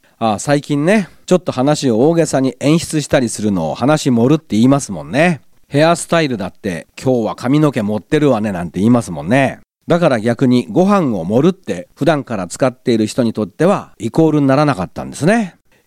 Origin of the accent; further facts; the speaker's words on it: Chiba, Japan; 私のふるさと千葉県もよそうです。